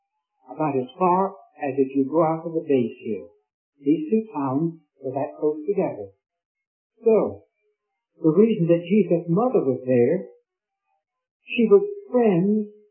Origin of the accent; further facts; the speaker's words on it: Raleigh, North Carolina, United States; When I was born and brought up in Raleigh